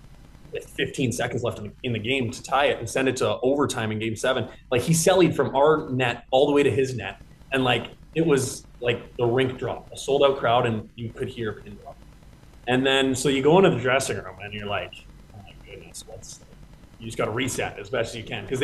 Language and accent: English; Portage la Prairie, Manitoba, Canada; I grew up in Portage and played actually for my Portage Terriers junior A team there my 18-year-old year. I played at home my whole life, basically, up until I came to Youngstown.